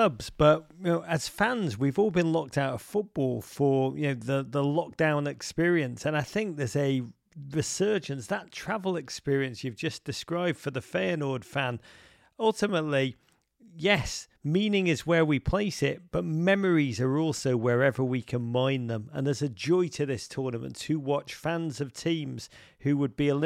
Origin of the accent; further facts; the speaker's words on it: Liverpool, North West England, United Kingdom; Tell us this week, we're in Liverpool. Rory Smith, drum roll please, for your favourite eats in my hometown.